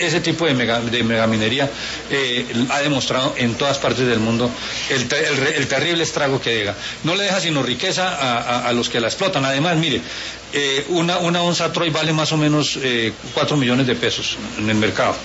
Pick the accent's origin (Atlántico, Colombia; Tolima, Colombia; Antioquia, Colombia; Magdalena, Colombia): Tolima, Colombia; Líbano; En el Líbano, por ejemplo, en mi tierra, hay una explotación y hay graves cuestionamientos.